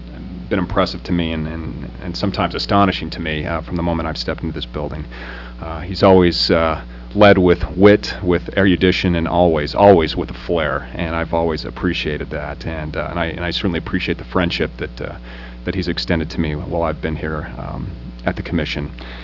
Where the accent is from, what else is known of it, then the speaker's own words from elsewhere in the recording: Utah, United States; the neighboring state to my home state of Utah. So it's great to have a fellow Westerner.